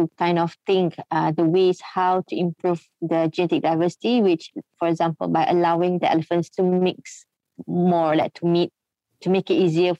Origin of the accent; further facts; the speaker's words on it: Malaysia; English is a second language; as Malaysian, we are very lucky because we have two subspecies of Asian elephants.